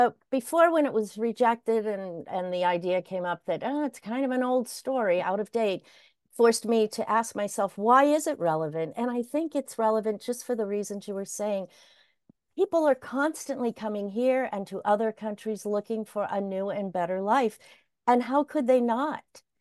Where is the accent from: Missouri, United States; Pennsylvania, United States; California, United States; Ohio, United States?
Pennsylvania, United States; You know, I'm an American kid. I grew up in the Pittsburgh suburbs.